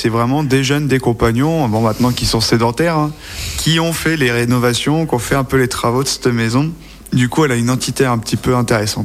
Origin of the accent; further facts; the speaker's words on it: Normandy, France; now in Lyon, France; je vais quitter Lyon, car je suis pas originaire d'ici, moi je suis originaire de Normandie. Du coup, retourner un peu dans ma région natale